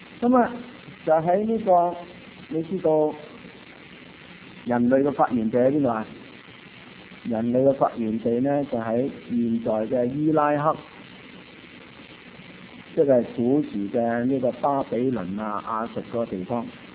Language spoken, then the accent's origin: Cantonese; China; 咁我哋中國人咧，古代是拜天嘅